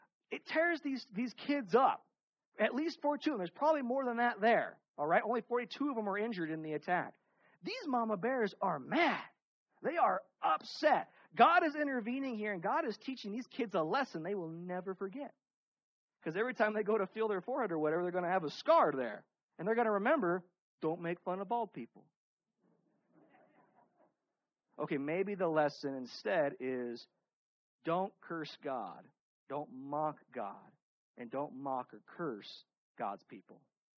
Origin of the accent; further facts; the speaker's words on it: United States; And as an American, I have that right.